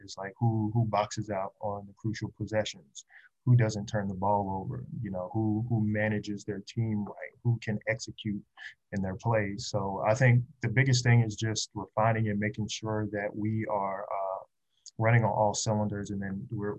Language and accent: English; Bluffton, South Carolina, United States; Yeah. I'm from Bluffton. So the kids that are on May River, the kids that are on Bluffton, those are my family members.